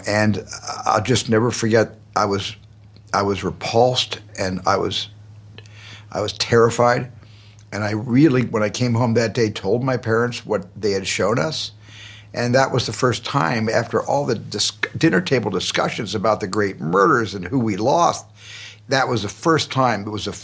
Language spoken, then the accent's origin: English; Arizona, United States; in a family, in a large family growing up in Arizona. I identified culturally because we observed all the high holy days